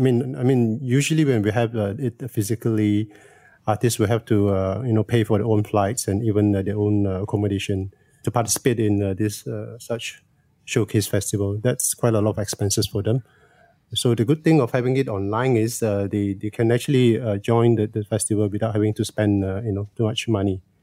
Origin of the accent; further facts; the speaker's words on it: Kuala Lumpur, Malaysia; Hello, I'm the local guy here. Yeah, so I'm from Kuala Lumpur.